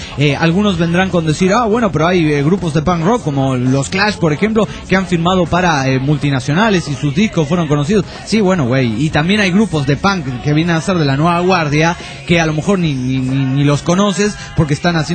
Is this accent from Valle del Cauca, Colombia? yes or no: no; Bogotá, Bogotá D.C., Colombia; de Bogotá.